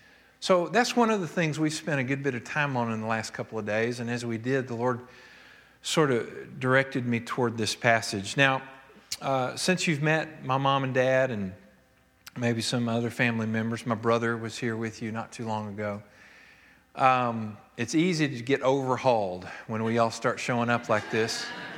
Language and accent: English; Texas, United States; my parents moved to Texas to attend seminary and just never got back. So some of us born and bred in Texas, but all of our family were here.